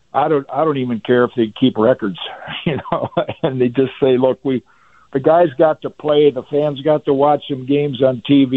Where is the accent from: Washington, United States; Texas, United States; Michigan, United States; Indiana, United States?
Michigan, United States; when I was a kid growing up in Michigan, on a Sunday afternoon, I could listen to 8 games.